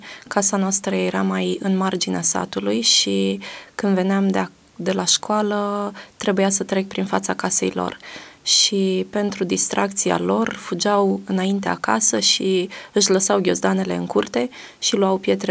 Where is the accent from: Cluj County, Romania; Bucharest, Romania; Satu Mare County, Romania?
Bucharest, Romania; born there; m-am născut lângă București și jumătate din ei erau acasă.